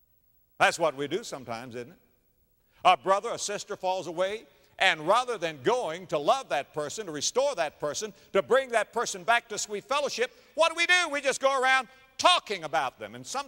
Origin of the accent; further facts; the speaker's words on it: Florida, United States; I was raised in, dare I say it, Florida. I was raised in Florida. And down where I was raised, coconuts grow.